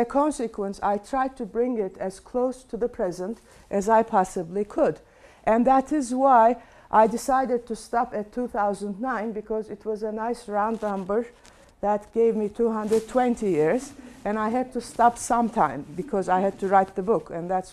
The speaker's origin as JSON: {"language": "English", "region": "Istanbul", "country": "Turkey", "tie": "born or raised there", "said": "I have been born and raised in Turkey, in Istanbul."}